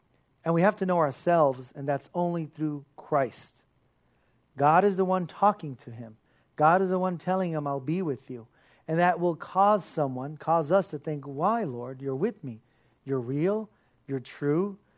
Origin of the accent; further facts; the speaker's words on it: United States; Even though I grew up in America, we are Americans, but not.